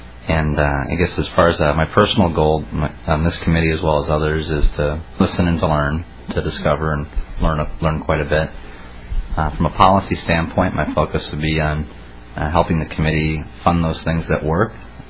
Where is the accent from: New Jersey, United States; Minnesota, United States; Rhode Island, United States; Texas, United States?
Minnesota, United States; Farmington; also born or lived in St. Paul; I'm from Farmington. I represent Farmington as well as portions of Lakeville and rural Dakota and Goodhue counties. I'm in my second term, and I guess when I was three, I was a St. Paul boy.